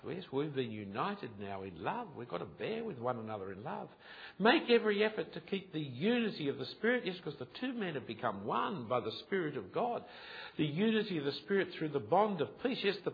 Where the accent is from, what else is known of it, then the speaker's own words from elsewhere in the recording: Australia; it's just I'm an Australian, I've got good grounds for it.